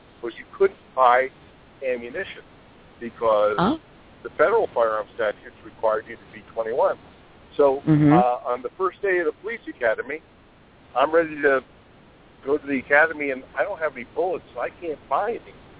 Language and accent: English; New Jersey, United States; where Princeton University is, and there's a lot of, it's a small community with my hometown.